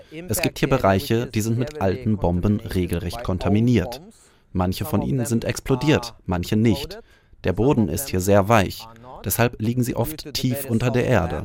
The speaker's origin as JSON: {"language": "German", "country": "Poland", "said": "Wissen Sie, ich selbst bin Pole."}